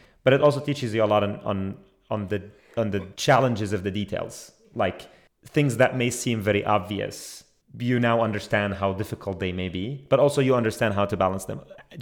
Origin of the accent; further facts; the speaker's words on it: Palestine; I'm originally from Palestine, so I started reporting on news stories there.